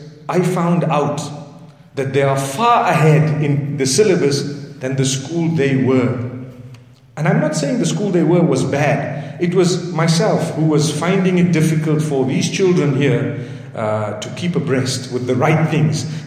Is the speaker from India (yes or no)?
no; Zimbabwe; now in South Africa; I come from Zimbabwe. Remember, it's a much safer place. Here we're in South Africa.